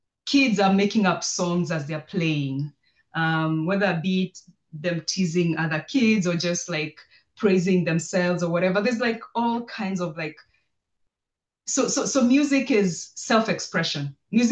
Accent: Kenya; born there; I was born in Kenya, I'm an African, I'm interested in African cultures a lot.

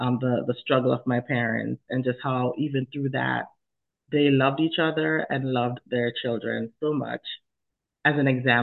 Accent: Jamaica; growing up in Jamaica was interesting because, you know, we don't have as much, or we didn't. I mean, I can't say that for everyone who lived in Jamaica. But growing up was difficult because we had some financial challenges.

